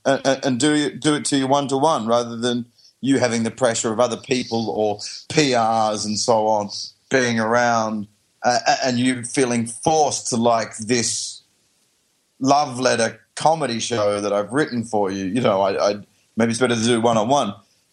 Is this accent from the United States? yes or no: no; Australia; I was frightened that people would think I was stupid just because I'm Australian.